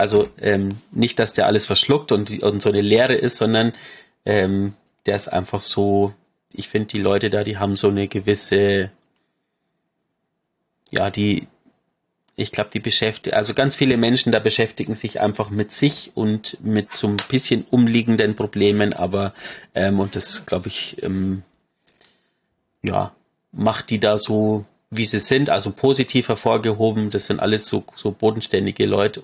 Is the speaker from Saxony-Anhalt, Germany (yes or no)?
no; Bavaria, Germany; Also zumindest ich komme aus Ostbayern, Niederbayern.